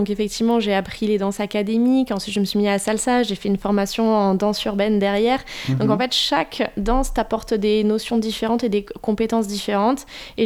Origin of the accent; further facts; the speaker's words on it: France; ah ben, moi, je suis française, j'étais la seule.